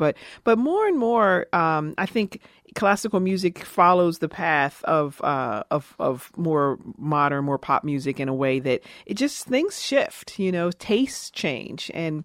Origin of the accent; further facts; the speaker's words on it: Pittsburgh, Pennsylvania, United States; I grew up in Pittsburgh, which we claim we're still on the East Coast, but we're practically the Midwest.